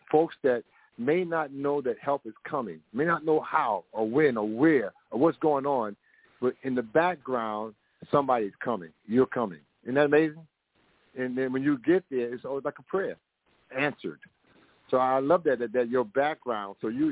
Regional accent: New York City, New York, United States; I'm from the Bronx, New York, and I'm actually doing a full-featured Hollywood movie on my life.

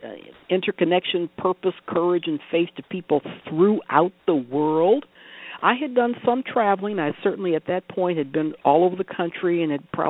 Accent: Detroit, Michigan, United States; I'm from Detroit, so, I mean, Canada was my wonderful friendly neighbor.

